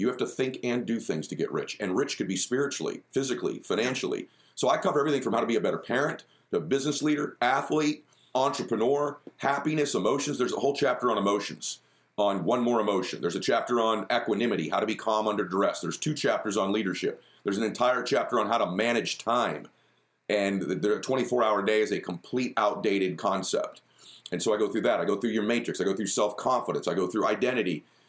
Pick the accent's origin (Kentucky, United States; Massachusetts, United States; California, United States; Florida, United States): Massachusetts, United States; Boston; I'm a Patriots fan. I'm from Boston.